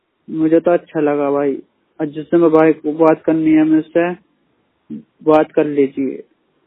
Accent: Meerut, Uttar Pradesh, India; मैं मेरठ का रहने वाला हूँ।

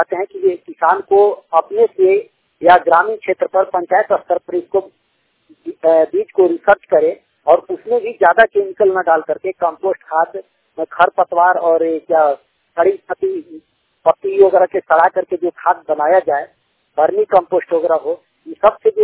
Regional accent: Garhwa, Jharkhand, India; मैं गढ़वा झारखंड से बिलोंग करता हूँ और मैं कृषि कार्य करता हूँ।

